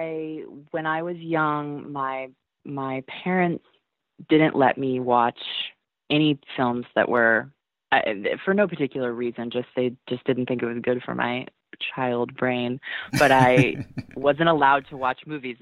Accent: Santa Barbara, California, United States; I went to an independent school within the University of California, Santa Barbara, where I grew up in Santa Barbara, stayed home much longer than all of my friends.

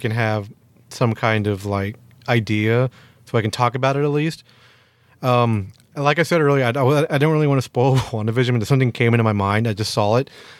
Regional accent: Spain; I am from Spain, so you know.

